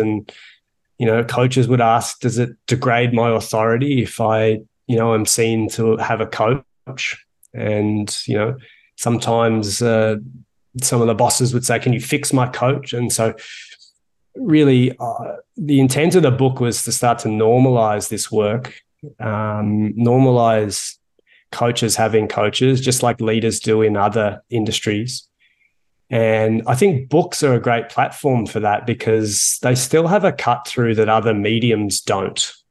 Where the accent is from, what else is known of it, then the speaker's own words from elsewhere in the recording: Melbourne, Victoria, Australia; moved away as an adult; now in Toronto, Canada; I'm from Melbourne originally. I moved here in 2009 and it was the typical Aussie thing of go away for a couple of years and work overseas with the intent to go home.